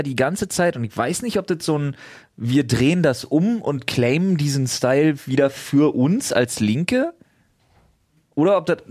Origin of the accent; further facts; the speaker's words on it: East Germany, Germany; ich bin auch Ossi